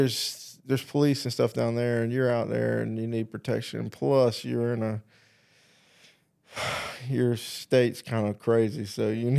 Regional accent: South Carolina, United States; Like back home, I'm from South Carolina, but I lived on the border

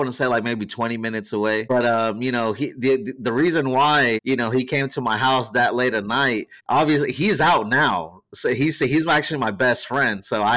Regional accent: Wichita, Kansas, United States; I'm from Wichita, Kansas. So when we drive to the church, it's a neighborhood.

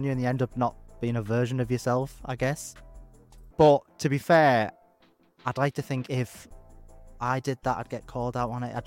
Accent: North East England, United Kingdom; I'm from Teesside. I'm pretty culturally unaware. We've got one hill we climb up every year and call it a mountain.

